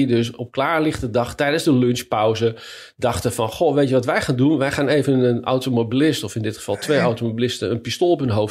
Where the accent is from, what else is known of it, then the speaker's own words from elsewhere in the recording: Leiden, South Holland, Netherlands; Hè, wij komen dan uit Leiden